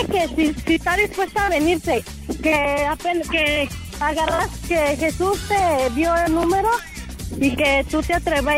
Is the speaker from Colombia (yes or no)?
no; Mexico City, Mexico; now in United States; México, Distrito Federal, Chilanga.